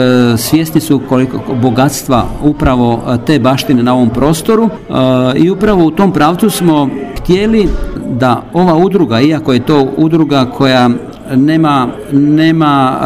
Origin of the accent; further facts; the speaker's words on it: Košute, Split-Dalmatia County, Croatia; kako sam rodom iz Košuta